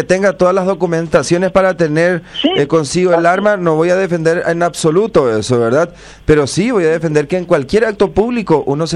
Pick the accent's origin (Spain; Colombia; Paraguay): Paraguay; como paraguayo